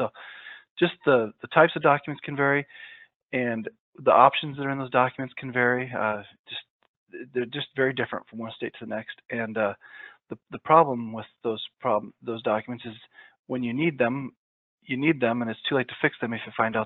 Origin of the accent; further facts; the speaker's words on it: Iowa, United States; My home state of Iowa, a witness has to be 16 years of age or older.